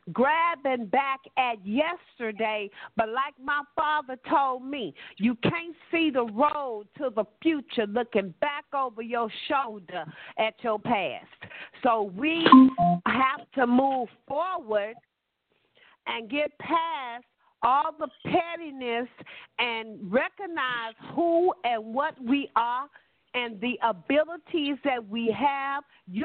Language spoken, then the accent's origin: English; United States; born there; I was born right here in America